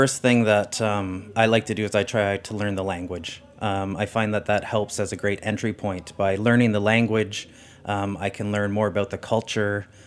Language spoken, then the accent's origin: English; Canada; I am a Canadian.